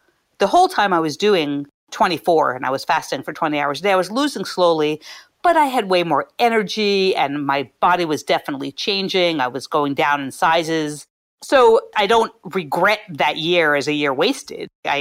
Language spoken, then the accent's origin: English; Philadelphia, Pennsylvania, United States; So, and I'm from Philadelphia. So there were cheesesteaks and there were lots of bagels